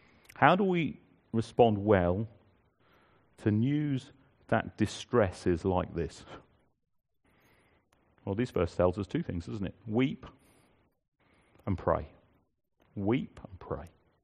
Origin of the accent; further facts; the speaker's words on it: Guildford, South East England, United Kingdom; I remember one of the youth group leaders in the church I grew up in Guildford